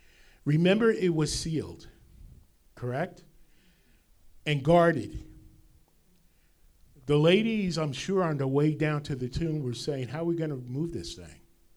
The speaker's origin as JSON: {"language": "English", "region": "New Jersey", "country": "United States", "tie": "born or raised there", "said": "I grew up in Bergen County where they had the blue laws, and stores weren't open 24/7."}